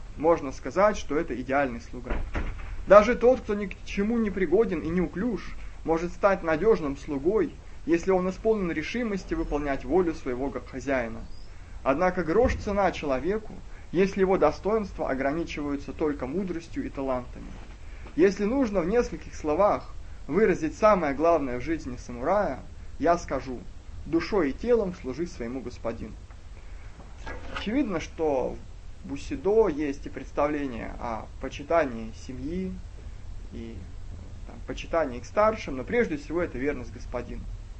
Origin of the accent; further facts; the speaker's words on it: Smolensk, Smolensk Oblast, Russia; Я сам из Смоленска